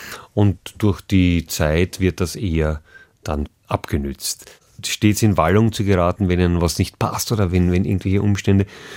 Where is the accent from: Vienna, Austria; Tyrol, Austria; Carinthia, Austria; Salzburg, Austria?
Vienna, Austria; Also da spreche ich natürlich jetzt als Wiener, weil bei uns der Humor sozusagen Teil des täglichen Lebens ist.